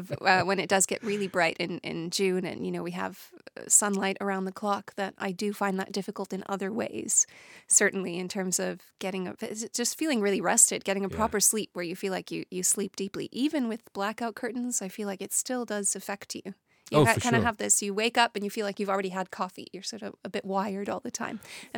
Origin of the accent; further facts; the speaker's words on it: Toronto, Ontario, Canada; No, I grew up in Toronto, so it's quite a lot brighter.